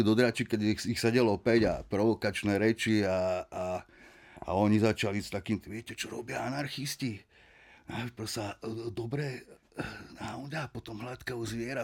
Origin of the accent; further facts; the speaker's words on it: Sereď, Trnava Region, Slovakia; also born or lived in Banská Bystrica; Ale Seredan. Dlhé roky Seredan a...